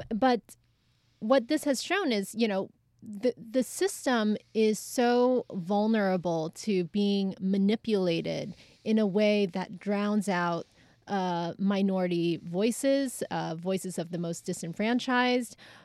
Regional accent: California, United States; You know, what Texas has done, and, you know, I'm from California. I'm a Democrat.

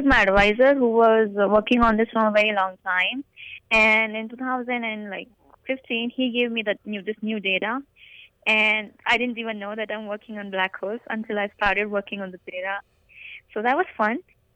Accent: India; English is a second language; now in United States; And also, like, I'm from India, so my my university where I went for undergrad, they contacted me

